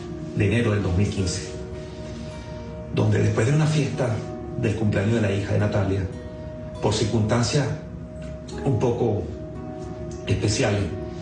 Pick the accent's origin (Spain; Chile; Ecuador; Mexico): Chile; now in Maracay, Venezuela; Soy chileno residente.